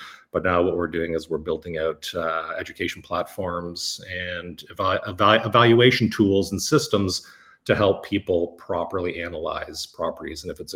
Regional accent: Newmarket, Ontario, Canada; also born or lived in Toronto / Kingston; Yeah, I was born in Newmarket.

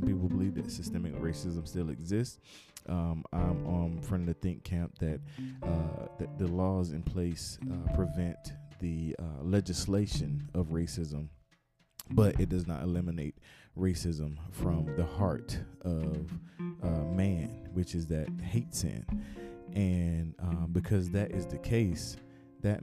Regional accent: Southeast, United States; I grew up in the Southeast. I've experienced racism in my face.

